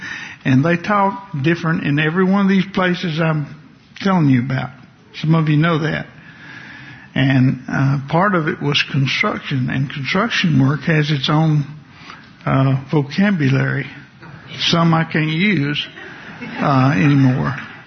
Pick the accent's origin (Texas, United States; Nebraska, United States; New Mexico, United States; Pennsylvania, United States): Texas, United States; Port Arthur; also born or lived in Houston, United States / Arkansas, United States / Mississippi, United States / Alabama, United States; I was born in Houston, but I was only a few years old when I moved to Arkansas, and then I was only a few years older, we moved to Mississippi. And then when I was about 9 or 10, we moved to Port Arthur, Texas.